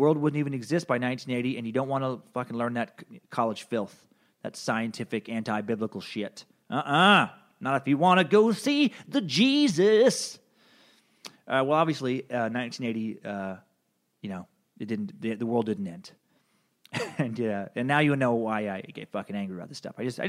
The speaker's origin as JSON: {"language": "English", "country": "United States", "said": "Because I'm an American. So why aren't we smarter?"}